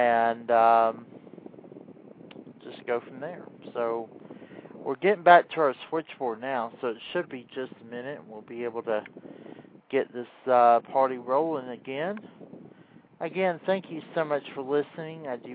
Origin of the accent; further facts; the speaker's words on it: Atlanta, Georgia, United States; 2.5-hour delay getting to my hometown of Atlanta, GA.